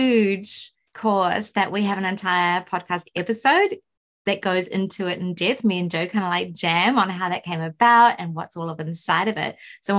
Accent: New Zealand; I'm Kiwi from New Zealand, I promise.

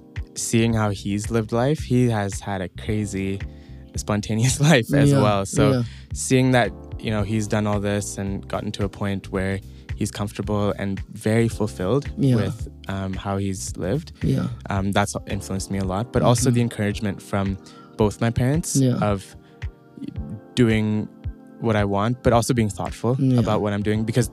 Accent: Canada; moved away; every time I talk to people here, and I say I'm from Canada

